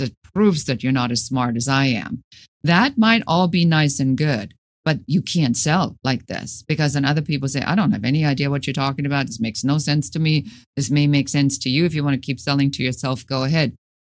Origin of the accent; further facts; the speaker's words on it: Germany; English is a second language; now in United States; Originally, I'm from Germany.